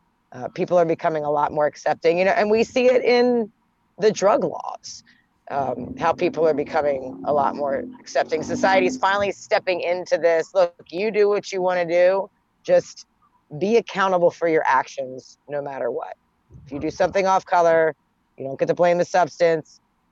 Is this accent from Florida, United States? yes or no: no; Baltimore, Maryland, United States; For instance, I grew up in Baltimore City. It just like any other city in America, Chicago, Detroit, you name it.